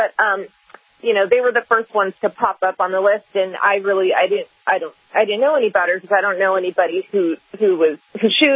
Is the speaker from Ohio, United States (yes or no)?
no; Los Angeles, California, United States; I'm from Los Angeles, California.